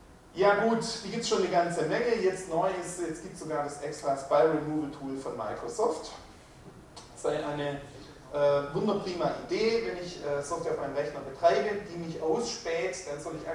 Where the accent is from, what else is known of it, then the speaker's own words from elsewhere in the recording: Swabia, Germany; also ich bin Schwabe, Geburtsfehler, kann ich nicht mehr ändern, zumindest für einen Schwaben ist das dann ein bisschen unbefriedigend